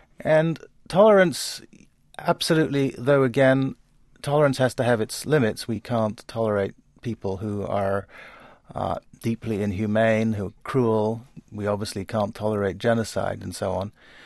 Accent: Kumasi, Ashanti, Ghana; just outside Kumasi, which is my hometown

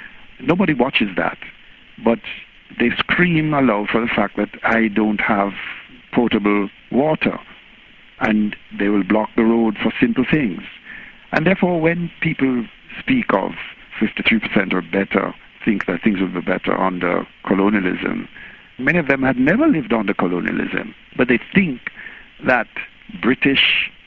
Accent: Jamaica; They complain, they struggle, they represent, they fight. That's the nature of being Jamaican.

